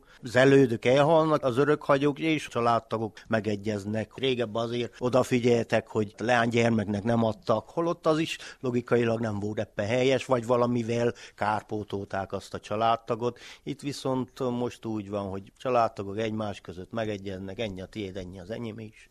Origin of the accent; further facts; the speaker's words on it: Székely Land, Romania; tanultam, hogy egy igazi székelyfalu közösség úgy tud fennmaradni, ha mindenki oda rakja a talentumát. Én ebben nevelkedtem fel